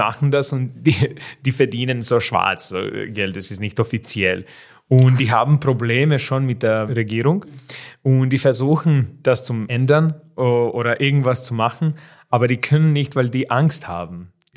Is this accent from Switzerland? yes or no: no; Belgrade, Serbia; German is a second language; ich komme aus Belgrad. So, I don't know, in Belgrad ist schon ein bisschen anders.